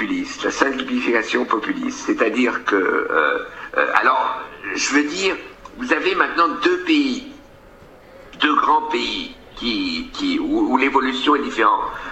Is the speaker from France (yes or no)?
no; Belgium; regardez chez nous en Belgique, je l'avoue, la Belgique n'est pas toujours un bon exemple